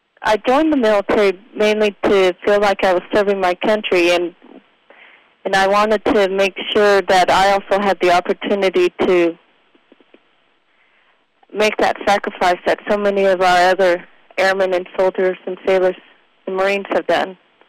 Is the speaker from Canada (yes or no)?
no; Utah, United States; I call Utah my home. That's mainly what I remember.